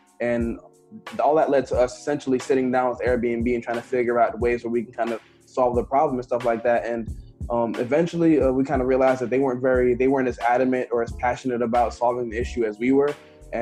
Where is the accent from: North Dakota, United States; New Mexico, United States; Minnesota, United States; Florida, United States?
Florida, United States; also born or lived in Jamaica / Los Angeles / Washington, D.C.; I was born in Jamaica. I moved to the United States in 1995. Moved to South Florida. Grew up here from about 1995 to until I say about 2007.